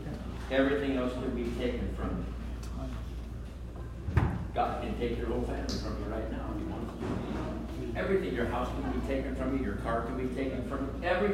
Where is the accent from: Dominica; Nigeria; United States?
United States; Spokane, Washington; I come from Spokane.